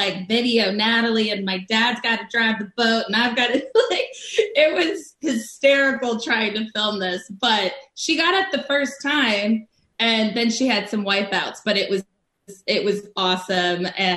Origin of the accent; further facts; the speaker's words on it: Pennsylvania, United States; But the country music, as far as my hometown, I mean, you might have Philadelphia and Pittsburgh, but the rest of Pennsylvania is highly rural. So it's definitely country.